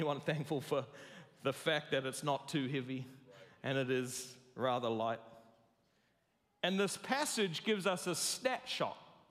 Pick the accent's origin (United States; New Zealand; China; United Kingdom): New Zealand; but I'm a New Zealander and we're humble, so I'll just say, winners are grinners, baby.